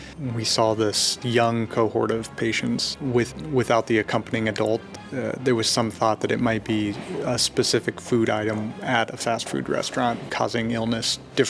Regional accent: Nebraska, United States; also born or lived in Chicago; I'm one of the incoming EIS officers. Originally, I'm from Nebraska, and I practiced mostly in Chicago, where I worked primarily in nursing.

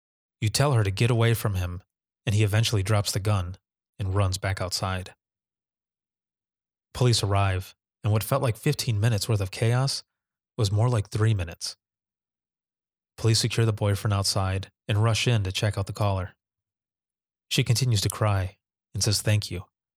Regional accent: Michigan, United States; the I Am 911 movement in Michigan, my home state.

